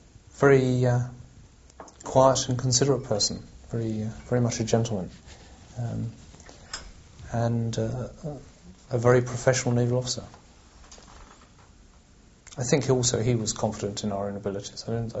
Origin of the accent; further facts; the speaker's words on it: United Kingdom; As to the rightness of our case, well, being British, we were obviously in the right and we were doing the government's business.